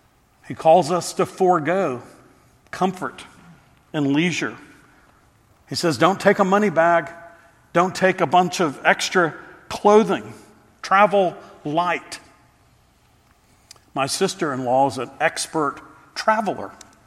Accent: Texas, United States; As a little boy growing up in Texas, I remember seeing ripe fields of cotton

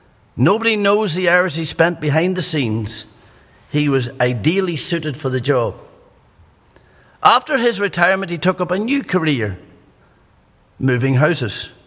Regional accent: County Monaghan, Ireland; So I'm in good ground because I'm from Monaghan.

